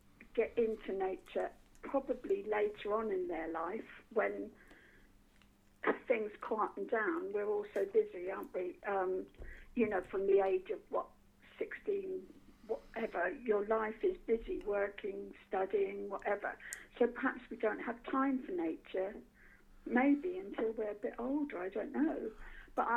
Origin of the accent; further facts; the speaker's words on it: Ringwood, South East England, United Kingdom; born there; Yes, I was born in the New Forest. So I was born in Ringwood in the New Forest, so the New Forest was always on my doorstep.